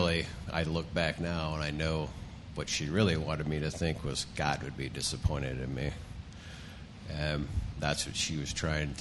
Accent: Atlanta, Georgia, United States; I grew up in Atlanta, Georgia, in a single-parent home.

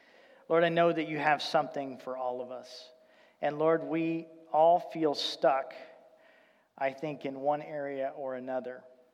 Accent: Indianapolis, Indiana, United States; when I go down to Seattle or where I grew up in Indianapolis, traffic, it just is a pain.

